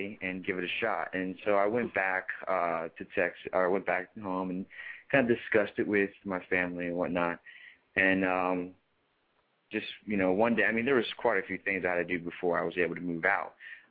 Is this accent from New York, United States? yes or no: no; Austin, Texas, United States; born there; also born or lived in Fort Lauderdale, Florida / Augusta, Georgia; I was born in Austin, Texas. Then I moved to Fort Lauderdale, Florida. I was there for about 7 years.